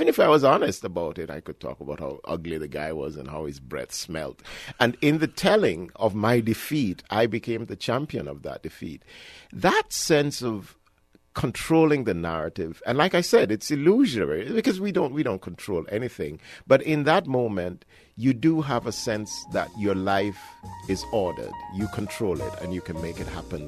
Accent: Ghana; born there; I was born in Ghana, I am Ghanaian

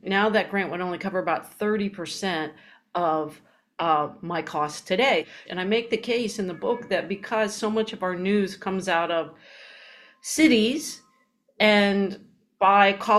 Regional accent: Urbana, United States; I see my hometown of Urbana as kind of a microcosm of a lot of rural America.

